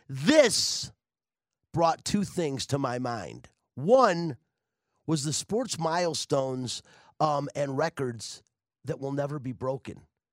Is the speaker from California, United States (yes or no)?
no; Detroit, Michigan, United States; because, of course, I'm from Detroit and a Lions fan, as you know.